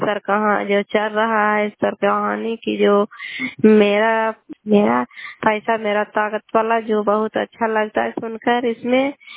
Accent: Kalyanpur, Bihar, India; घर कल्याणपुर वाली बेलसी पंचायत सरखंड चन्नी जिला ललंदा का निवासी हूँ।

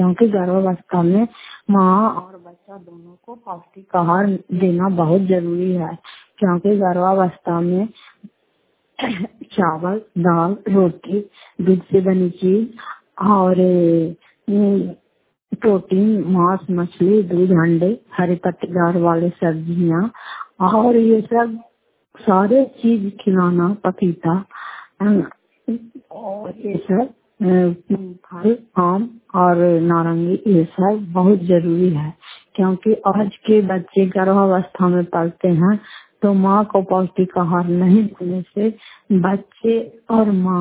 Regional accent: Fatehpur, Bihar, India; घर फतेहपुर, पंचायत मकौता, जिला नालंदा, क्रापचा ब्लॉक की निवासी हूँ।

